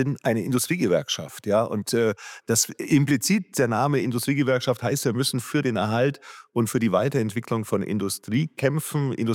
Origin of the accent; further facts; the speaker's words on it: Bavaria, Germany; Nein, ich komme aus dem Süden und ich bin ein Bayer, aber ein bayerischer Schwabe.